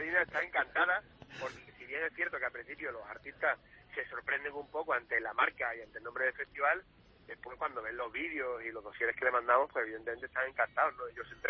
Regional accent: Extremadura, Spain; Y eso es algo que yo creo que como extremeños tenemos que sentirnos orgullosos de una idea original puramente extremeña que pueda cruzar las fronteras, ¿no?

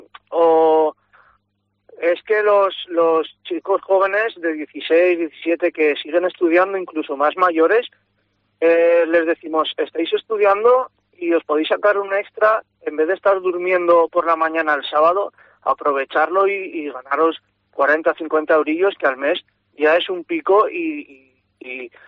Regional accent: Villarreal, Valencian Community, Spain; tanto como yo, que soy de Villarreal

